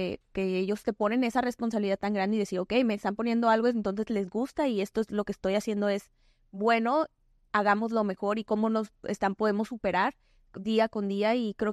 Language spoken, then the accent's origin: Spanish; Sinaloa, Mexico; Pero siempre crecí rodeada de música del regional mexicano por mi familia y por ser de Sinaloa, por ejemplo, el norteño, la banda.